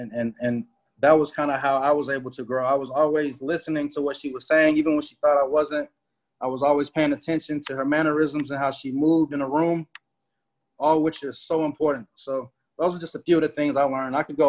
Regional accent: Atlanta, Georgia, United States; I live in Atlanta. I grew up in Atlanta.

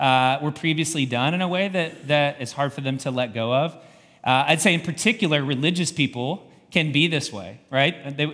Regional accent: the South, United States; now in Indianapolis, United States; I grew up in the South and pretty much made a promise with God that I would never go north of the Ohio River.

